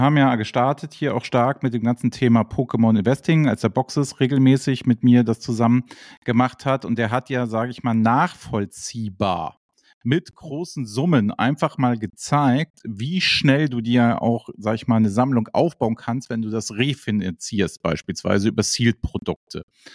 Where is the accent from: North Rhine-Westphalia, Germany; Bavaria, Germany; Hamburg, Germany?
Hamburg, Germany; und ich bin ja Hamburger, deswegen habe ich gesagt, ey, wir fahren rüber